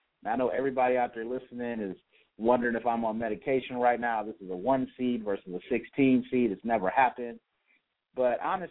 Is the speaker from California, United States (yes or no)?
no; Kalamazoo, Michigan, United States; I'm from Kalamazoo, Michigan. A lot of folks out there listening know that.